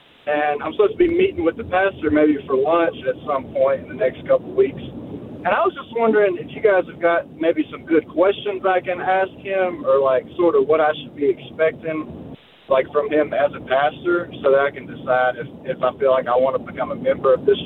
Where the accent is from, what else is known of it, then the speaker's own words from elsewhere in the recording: Louisiana, United States; Oh, hey there. I'm sorry, I'm from Louisiana.